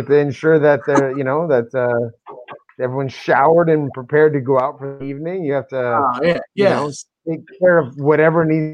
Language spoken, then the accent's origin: English; United States; Being an American right now is an interesting time. We're the international joke.